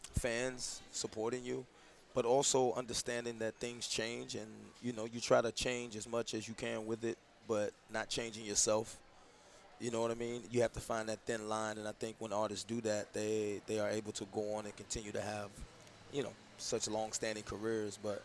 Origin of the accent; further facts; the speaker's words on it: St. Louis, Missouri, United States; Well, I mean, growing up in St. Louis, you know, baseball is like number one, you know.